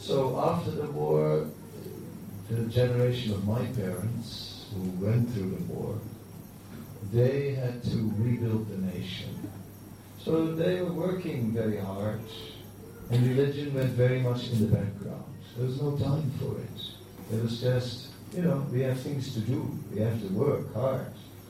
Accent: Netherlands; The inspiration of force was that I grew up in the Netherlands after the Second World War, immediately after the Second World War.

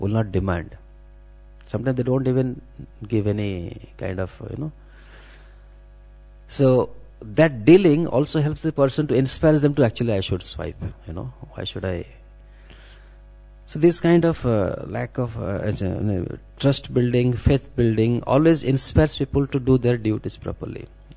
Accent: India; Like, I'm from India, so the tendency is there to go without ticket.

